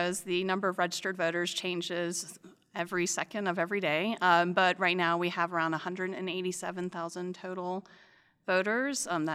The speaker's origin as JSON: {"language": "English", "town": "Houston", "region": "Texas", "country": "United States", "said": "So, I'm from Houston, Texas, and they have elections every other day, it feels like, down there."}